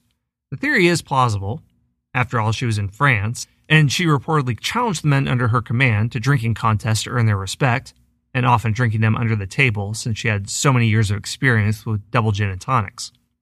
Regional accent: Iowa, United States; And hey, to top things off, he is also from my home state of Iowa.

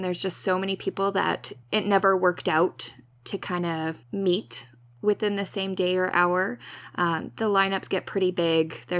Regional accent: Canada; I'm from Canada, not the States.

